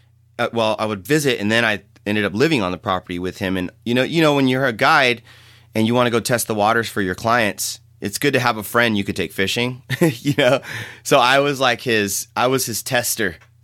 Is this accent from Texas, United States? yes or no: no; San Jose, California, United States; I grew up in San Jose, city kid.